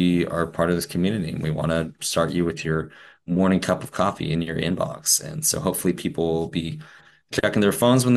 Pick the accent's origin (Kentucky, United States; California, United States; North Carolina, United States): California, United States; Davis; I mean, well, it's changed a lot since I was growing up in Davis and the 2000s, I guess